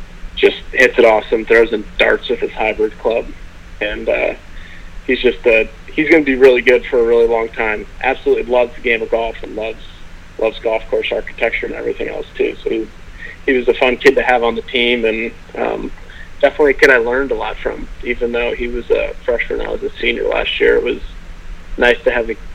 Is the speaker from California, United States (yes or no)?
yes; California, United States; Our families were old friends, and we grew up in California